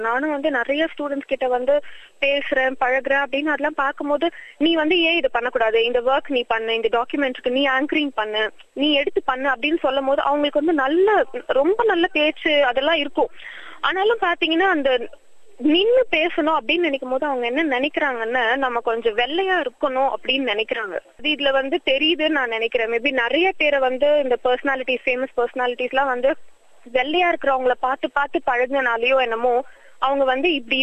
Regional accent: Chennai, Tamil Nadu, India; நான் சென்னையிலதான் பிறந்து வளர்ந்தது எல்லாமே.

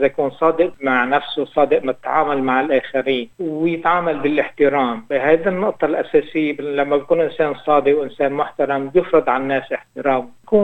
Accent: Lebanon; moved away as an adult; now in Australia; هجرت على أستراليا بال78، يعني كان بداية الحرب اللبنانية، كان بلشت على سنتين ثلاثة الحرب اللبنانية، وهذا سبب دفعني أني أطلع من لبنان وأجي على أستراليا بهالفترة هذه.

